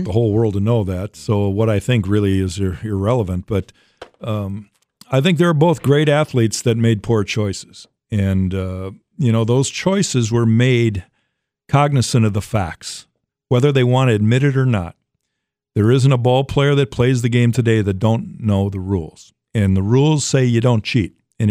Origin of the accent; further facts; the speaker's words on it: Minnesota, United States; Yeah, I was. I grew up in the Twin Cities. My family is very strict Mormons.